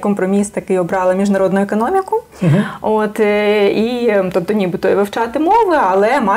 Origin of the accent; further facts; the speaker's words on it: Zaporizhzhia, Zaporizhzhia Oblast, Ukraine; now in Kyiv, Ukraine; коли я переїхала вже з Запоріжжя до Києва